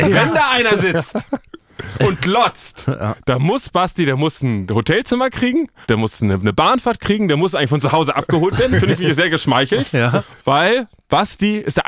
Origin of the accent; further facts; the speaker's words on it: Northern Germany, Germany; da wo ich herkomme, in Norddeutschland. Karnevalshochburg des Nordens.